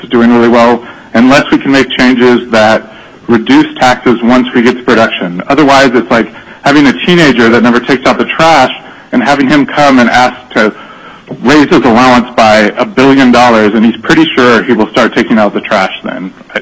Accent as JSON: {"language": "English", "town": "Fairbanks", "region": "Alaska", "country": "United States", "tie": "born there", "said": "I was born in Fairbanks, and I've lived in Alaska most of my life."}